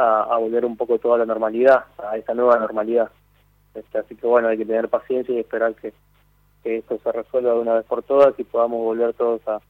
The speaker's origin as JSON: {"language": "Spanish", "town": "Río Grande", "region": "Tierra del Fuego", "country": "Argentina", "tie": "born or raised there", "also_born_or_lived": "Ushuaia", "said": "yo nací en Ushuaia, y después nos mudamos a Río Grande, ahí nació mi hermano menor, y hasta los 10 años prácticamente estuve ahí en el sur."}